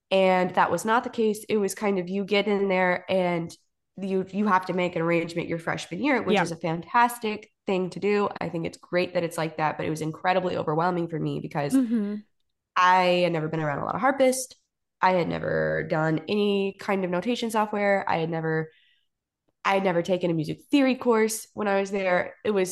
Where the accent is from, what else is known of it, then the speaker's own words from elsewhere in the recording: Texas, United States; So I am from East Texas. Ariana's from Austin. I am from East Texas and I love East Texas.